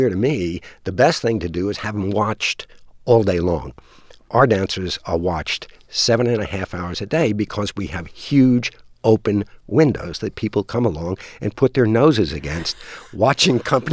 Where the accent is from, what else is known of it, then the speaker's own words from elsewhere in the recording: Queens, New York, United States; And that's how I grew up in Queens. We chased each other.